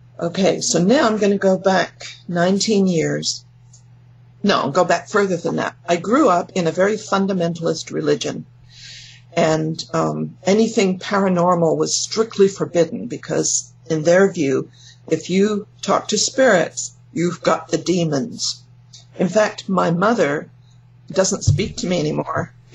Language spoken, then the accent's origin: English; England, United Kingdom; now in California, United States; Well, I'm from England, but yeah. I know I don't sound like it anymore, because I've been here for more than 50 years in California. I grew up as a Jehovah's Witness.